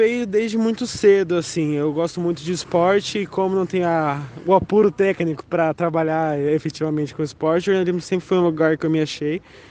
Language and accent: Portuguese; Itapetininga, São Paulo, Brazil; tenho 17 anos, sou de Tapetininga, São Paulo.